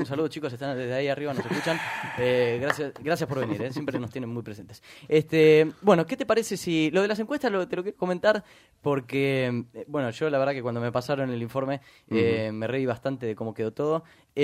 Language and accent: Spanish; Argentina; Argentina también se come mucho viteltoné. Ahora, claro. Dentro de un tiempito voy a estar por ahí, por mi tierra.